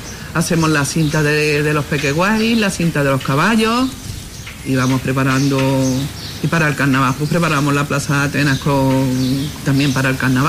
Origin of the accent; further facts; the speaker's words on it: Antequera, Andalusia, Spain; now in Molina de Segura, Spain; yo realmente no soy de aquí. Yo soy de Antequera, pero bueno, yo me considero de aquí ya. Bueno, yo llevo 40 años, ¿eh? Yo soy de Antequera, pero llevo 40 años en Molina.